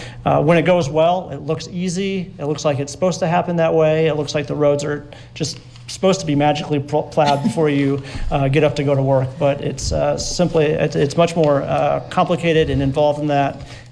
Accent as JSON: {"language": "English", "region": "Midwest", "country": "United States", "tie": "born or raised there", "also_born_or_lived": "Vermont", "said": "Yeah, I grew up in the Midwest. I was in Vermont for about a dozen years before coming here."}